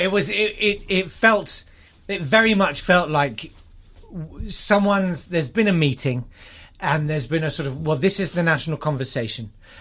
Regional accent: United Kingdom; That's my fucking right as a British man.

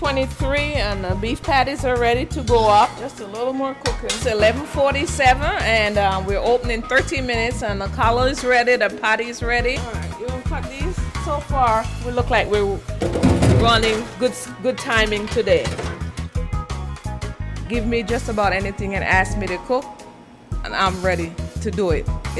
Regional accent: Jamaica; born there; I was born in Jamaica. I'm the first of 11 kids

